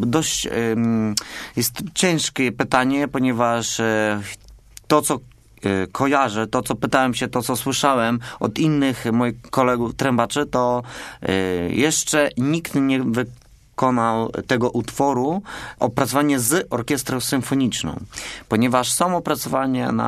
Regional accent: Lviv, Lviv Oblast, Ukraine; first language Ukrainian; Polish is a second language; jestem z zachodu Ukrainy, jestem z Lwowa, jestem Ukraińcem. Rozmawiam w domu po ukraińsku

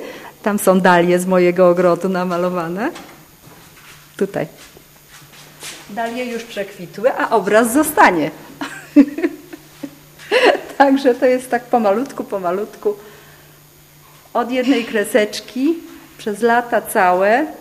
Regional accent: Żywiec, Silesian Voivodeship, Poland; myśmy mieszkali w Żywcu. Ja się urodziłam tam w zamku

